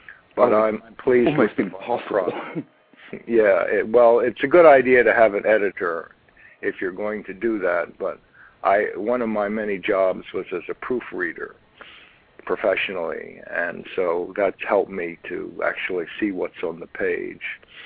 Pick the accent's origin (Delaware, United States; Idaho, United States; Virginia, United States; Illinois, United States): Delaware, United States; Wilmington; also born or lived in Buffalo, United States / Toronto, California, United States; I was born in Buffalo, New York. I grew up in Wilmington, Delaware. I've lived in several states and spent some time in Canada, mostly Toronto.